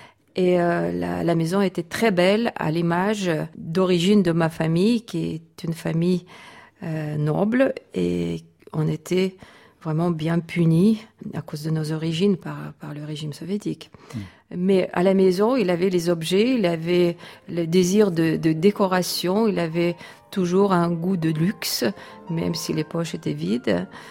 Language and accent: French; Vilnius, Vilnius County, Lithuania; also born or lived in Kaunas; Je suis née à Kaunas, mais ma famille a déménagé à Vilnius.